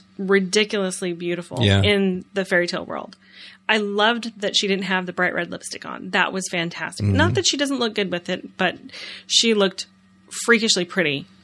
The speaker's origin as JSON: {"language": "English", "region": "Tornado Alley", "country": "United States", "tie": "born or raised there", "said": "I grew up in Tornado Alley, and so I remember those things when I was a child."}